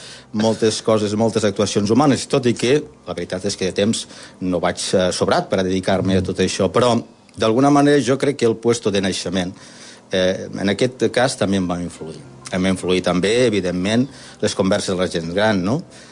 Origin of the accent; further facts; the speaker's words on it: Benissanet, Catalonia, Spain; a Benissanet, al meu poble